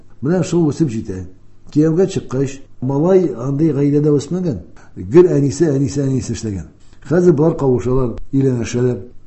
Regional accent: Kazan, Tatarstan, Russia; born there; Аннан соң монда күчтеләр Казанга, мин инде Казанда тудым.

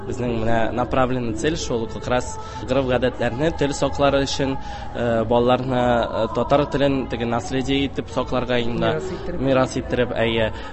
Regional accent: Ulyanovsk, Ulyanovsk Oblast, Russia; Мин үзем Томштан Ульяновск шәһәреннән, анда педагогик университетын бетердем инде.

